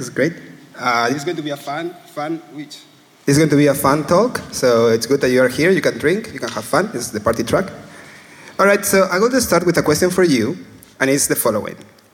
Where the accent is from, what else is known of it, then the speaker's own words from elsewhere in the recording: Castilla-La Mancha, Spain; So I'm a Spanish guy. I'm from La Mancha, where the windmills are and all that stuff.